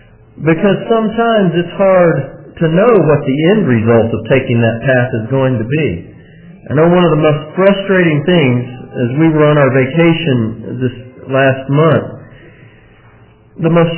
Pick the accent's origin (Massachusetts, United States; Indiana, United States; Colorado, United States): Colorado, United States; Now, I grew up in Colorado where they have real mountains